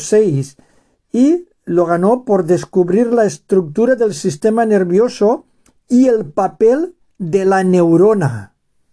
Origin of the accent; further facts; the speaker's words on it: Gandia, Valencian Community, Spain; Aquí en Gandía, de donde soy yo, también son muy relevantes, tienen muchísima importancia.